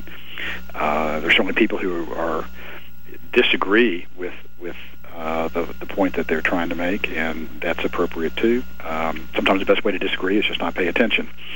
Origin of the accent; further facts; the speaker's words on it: the South, United States; I'm a Southerner, so I take pride in the South.